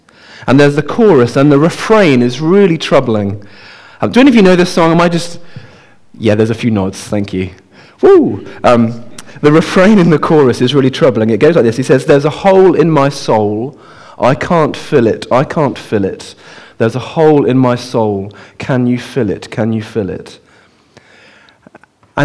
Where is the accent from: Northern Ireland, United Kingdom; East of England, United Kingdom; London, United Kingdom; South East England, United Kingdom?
South East England, United Kingdom; Oxford; I should have said, I was born in Oxford, so I'm a local boy who's come back